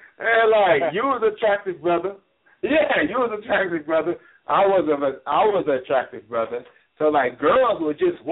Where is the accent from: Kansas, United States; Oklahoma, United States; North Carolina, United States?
Oklahoma, United States; Muskogee; Like, I know where I come from Muskogee.